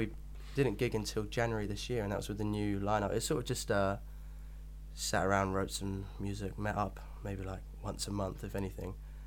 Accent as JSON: {"language": "English", "country": "New Zealand", "tie": "born or raised there", "said": "It's pretty rubbish, actually, because there's nothing there."}